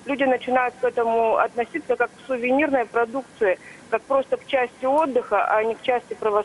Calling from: Yekaterinburg, Sverdlovsk Oblast, Russia; я звоню из Екатеринбурга.

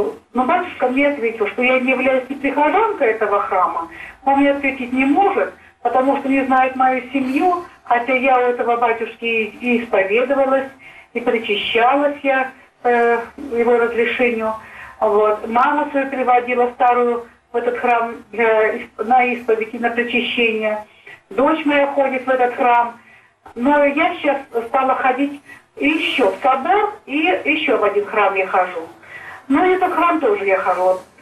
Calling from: Kursk, Kursk Oblast, Russia; я звоню из Курска.

